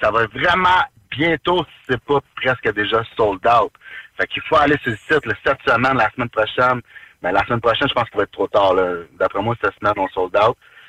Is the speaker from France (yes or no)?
no; Quebec, Canada